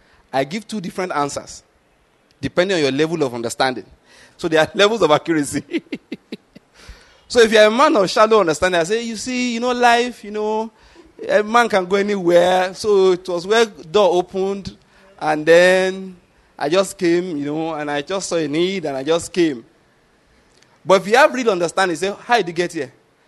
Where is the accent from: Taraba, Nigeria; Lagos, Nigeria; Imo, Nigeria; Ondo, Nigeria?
Ondo, Nigeria; I'm from Ondo State. All right? I'm not from Enugu at all. At all, at all, at all.